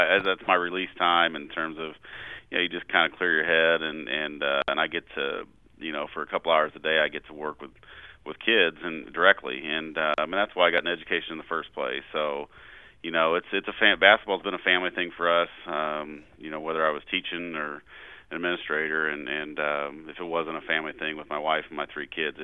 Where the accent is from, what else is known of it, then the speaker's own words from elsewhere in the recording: Peoria, Illinois, United States; growing up, I grew up in Peoria. Peoria is a huge basketball town, and it's in Peoria, everybody played.